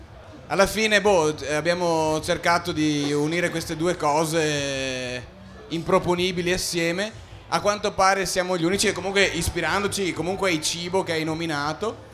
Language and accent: Italian; Arre, Veneto, Italy; E siamo da Arre, un paesino della bassa Padovana